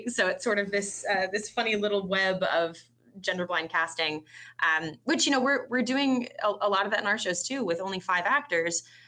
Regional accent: Michigan, United States; Yeah, so I'm from Michigan originally. My whole family is from various parts of the Midwest

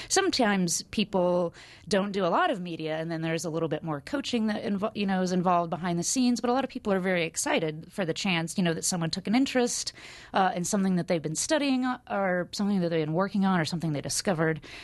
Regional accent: Council Bluffs, Iowa, United States; I mean, I grew up in Council Bluffs, and so my sister went to the University of Nebraska at Omaha.

